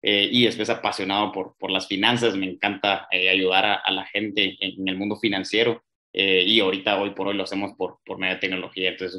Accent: Guatemala; born there; Guatemalteco, sí. Pues he estado un poquito en todos lados. He vivido más o menos en 3-4 países, pero sí, nací en Guatemala.

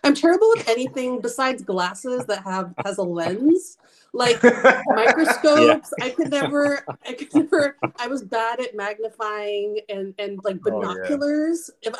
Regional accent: Lake Almanor, California, United States; So, I am from Northern California. I'm from a rural area. I was born and raised in an area. So, it was called Lake Almanor, California.

